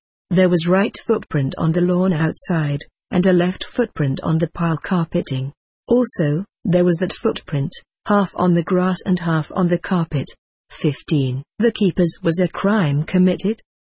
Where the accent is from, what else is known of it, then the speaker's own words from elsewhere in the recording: Florida, United States; I was raised in South Florida, born to a couple named Sam and Rose, an old-fashioned hard-working Italian-American couple.